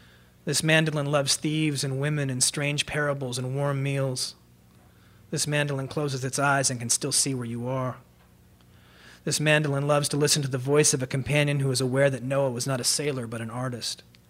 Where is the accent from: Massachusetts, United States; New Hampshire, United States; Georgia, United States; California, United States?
California, United States; Los Angeles; I'm from Los Angeles. I've lived in and around Los Angeles for the entirety of my life